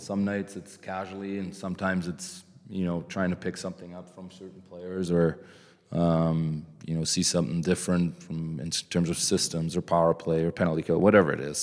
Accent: Germany; growing up in Germany

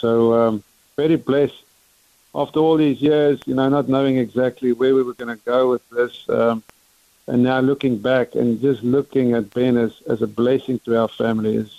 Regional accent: England, United Kingdom; moved away; growing up in England and then moving over here

